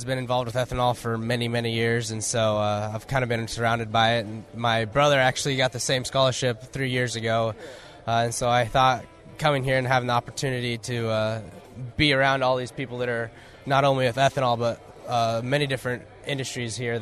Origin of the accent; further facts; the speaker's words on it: Nebraska, United States; Well, I grew up in Nebraska, like a lot of the students there at the University of Nebraska-Lincoln. Grew up on a farm with my family.